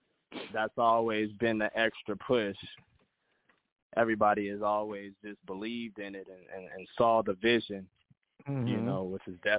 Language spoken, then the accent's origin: English; California, United States; I'm from the Inland Empire, California.